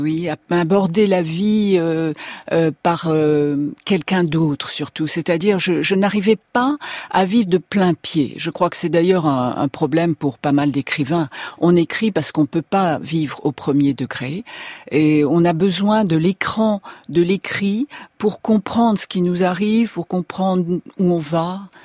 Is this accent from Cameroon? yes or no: no; south of France, France; accent: Southern French; d'origine, mon accent catalan, cet accent qu'avait tous les membres de ma famille, mon père, ma mère. Cet accent a disparu dans mes études au contact des jeunes filles parisiennes qui se moquaient de mon accent du Sud.